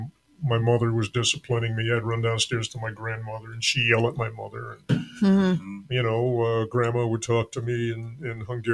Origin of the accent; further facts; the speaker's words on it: Connecticut, United States; Well, I grew up in Connecticut. I have three brothers.